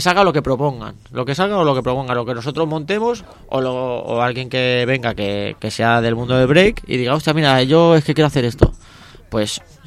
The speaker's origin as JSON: {"language": "Spanish", "region": "Catalonia", "country": "Spain", "said": "Nosotros somos catalanes y incluso la radio también la hacemos en castellano"}